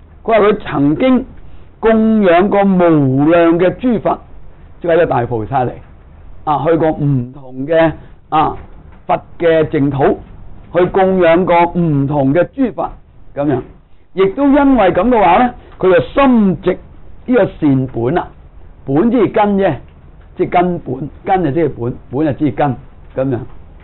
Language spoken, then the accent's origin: Chinese; China; 我们说中国人说大隐隐于市嘛